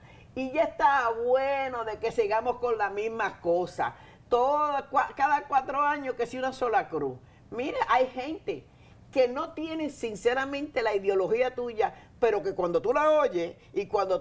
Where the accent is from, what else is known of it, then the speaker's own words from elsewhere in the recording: Dominican Republic; moved away as an adult; now in Puerto Rico; yo soy dominicana y tengo 45 años viviendo en Puerto Rico.